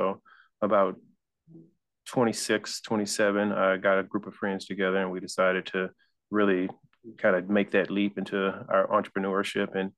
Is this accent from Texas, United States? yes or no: yes; Texas, United States; You know, I'm from Texas, so Southern Texas. Grew up here, about 20 minutes from the Gulf.